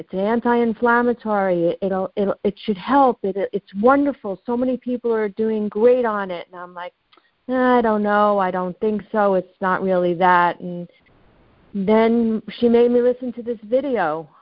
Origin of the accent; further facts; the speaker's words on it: New York, United States; I am from New York